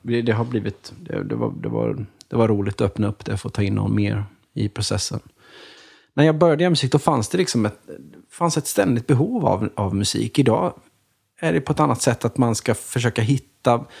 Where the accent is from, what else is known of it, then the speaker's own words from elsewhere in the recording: Småland, Sweden; Alltså jag är ju från Småland liksom